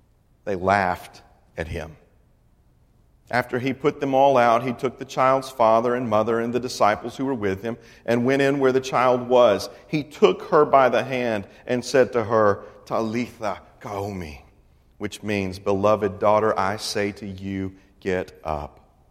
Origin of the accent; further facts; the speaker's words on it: Old Hickory, Tennessee, United States; I grew up in Nashville, Tennessee, in a little suburb of Nashville, a village actually called Old Hickory.